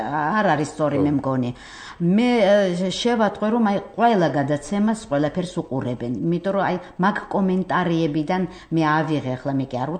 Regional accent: Abkhazia, Georgia; Georgian is a second language; იმიტომ კი არა რომ მე აფხაზი ვარ

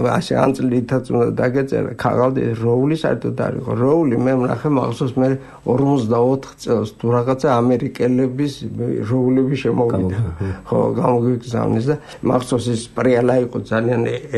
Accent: Norio, Samegrelo-Zemo Svaneti, Georgia; სოფელში მე სადაც დავიბადე ეს არის აბაშის რაიონის სოფელი ნორიო. სკოლაში რო წავედი, სკოლა იყო 4-5 კილომეტრზე ფეხით უნდა

